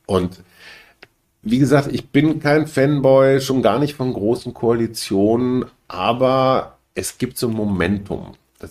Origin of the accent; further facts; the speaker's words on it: North Rhine-Westphalia, Germany; Ja, und meine Heimat, mein Heimatbundesland NRW, ne?